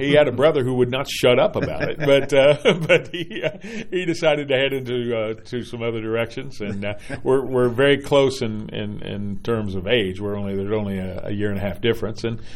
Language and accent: English; Litchfield, Kentucky, United States; And I grew up out in the country, as we would say. I grew up down near Litchfield, Kentucky, on a little farm